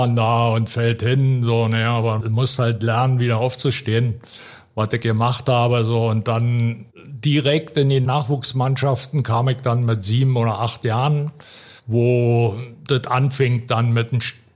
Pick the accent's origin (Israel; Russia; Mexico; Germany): Germany; Roßlau, Saxony-Anhalt; born there; Und dadurch war sie dann gezwungen, nach Roßlau zu fahren zur Entbindung. Und damit wurde ich Sachsen-Anhaltiner.